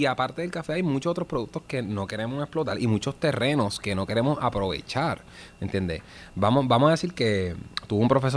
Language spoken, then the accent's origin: Spanish; Puerto Rico; si tú dices yo soy caribeño, yo soy puertorriqueño, ellos automáticamente reconocen el café. Ok. Y el café de nosotros es de los mejores cafés